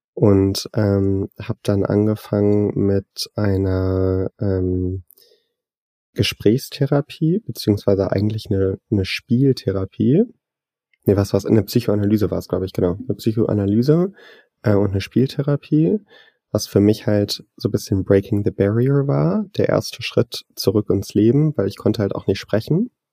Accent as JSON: {"language": "German", "country": "Singapore", "tie": "born or raised there", "said": "Ich bin ja in Singapur aufgewachsen und war in Deutschland"}